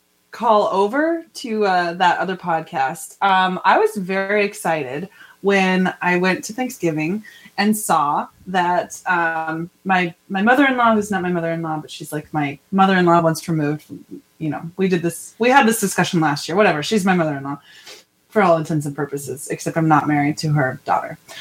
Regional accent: Rocky Mountains, United States; And I am from the Rockies, so hey, there you go. There's a whole testicle festival 20 minutes away.

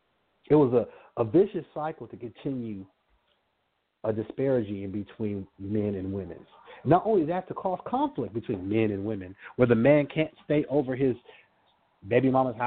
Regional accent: Los Angeles, California, United States; also born or lived in Inglewood; So, growing up in Inglewood, I was born in Inglewood. I grew up in Los Angeles.

